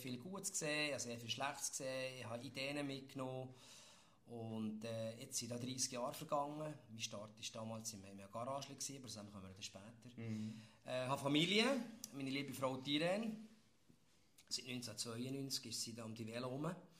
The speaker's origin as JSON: {"language": "German", "town": "Visp", "region": "Valais", "country": "Switzerland", "tie": "born or raised there", "lives_now": "Bern, Switzerland", "said": "Ich komme ursprünglich aus Visp, bin dort geboren, also Walliser. Ich kann auch Walliser-Deutsch, ich habe beides. Bin aber in Bern gelandet wegen dem Radsport"}